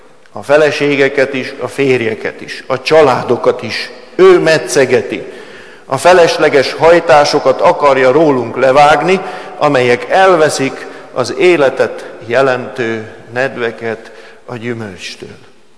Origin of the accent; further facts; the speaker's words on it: Budapest, Hungary; Hát mi budapesti emberek vagyunk